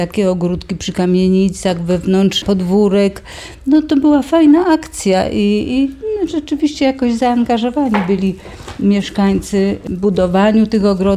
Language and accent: Polish; Dąbrowa Górnicza, Silesian Voivodeship, Poland; Urodziłam się w Dąbrowie Górniczej